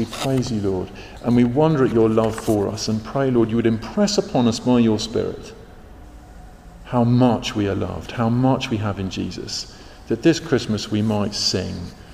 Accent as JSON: {"language": "English", "country": "Australia", "tie": "born or raised there", "said": "I grew up in Australia on a sheep farm surrounded by men that fought in World War II."}